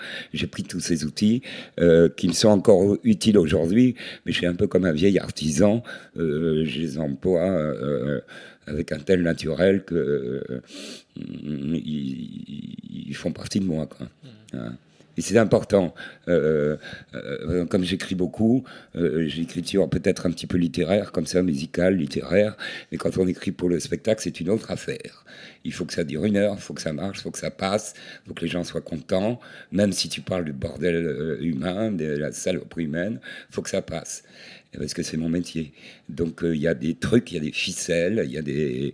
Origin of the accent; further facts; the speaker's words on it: Lille, Hauts-de-France, France; born there; Et en fait, je suis né à Lille, et puis j'étais abandonné, tant mieux. Et puis après, j'ai vécu dans sur un quartier qui est à cheval sur la frontière